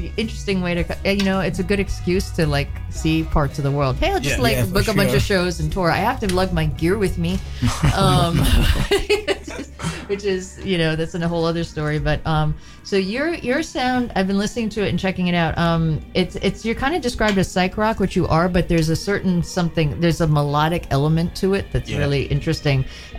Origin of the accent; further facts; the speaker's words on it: Brooklyn, New York, United States; It's not like, you know, I grew up in Brooklyn, so it's like you can live a few blocks away.